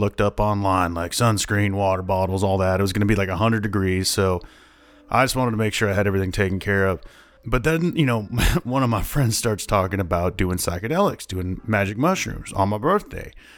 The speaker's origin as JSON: {"language": "English", "region": "Iowa", "country": "United States", "said": "I'm from Iowa. Not a lot going on there, but cornfields and college football."}